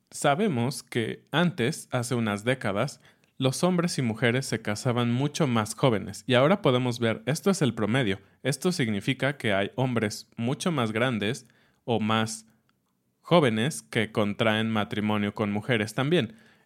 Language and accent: Spanish; Mexico City, Mexico; yo recuerdo cuando era niño en Ciudad de México, era muy común ver cada fin de semana